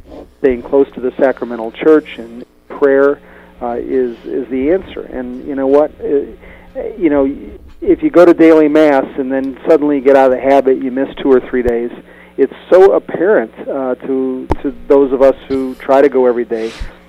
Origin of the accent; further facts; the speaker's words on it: Midwest, United States; born there; also born or lived in Phoenix; now in Atlanta, United States; We moved here from Phoenix about 7 years ago, but I'm a Midwesterner by birth